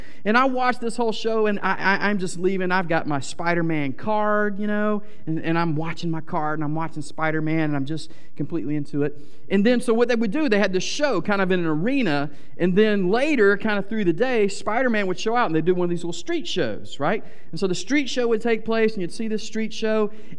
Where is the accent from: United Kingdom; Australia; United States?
United States; Atlanta, Georgia; So around this age, there's a local theme park where I grew up in Atlanta called Six Flags.